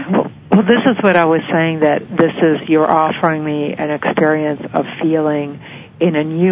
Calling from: Florida, United States

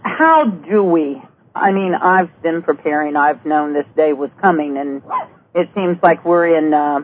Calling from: Knoxville, Tennessee, United States; I'm calling from the mountains of Tennessee.

